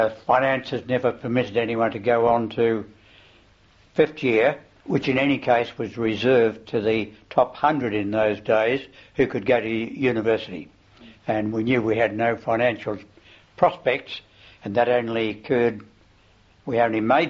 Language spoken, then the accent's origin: English; Victoria Park, Western Australia, Australia; also born or lived in Mount Hawthorn / Inglewood; I was born in Victoria Park, and I have memories of houses, presumably we were renting, in Victoria Park and in Mount Hawthorn briefly, and Inglewood, where we bought. And we're still there